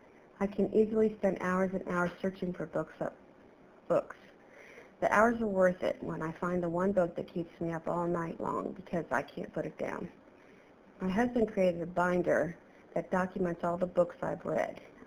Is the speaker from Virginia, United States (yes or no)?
yes; Sterling, Virginia, United States; I'm from Sterling, Virginia, and I'm 77 years old.